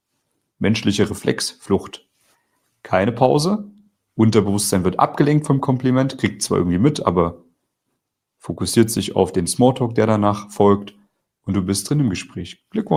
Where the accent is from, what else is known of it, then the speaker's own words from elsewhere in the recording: Germany; Ich komme ja aus Deutschland, hörst du ja wahrscheinlich. Piefke, oder?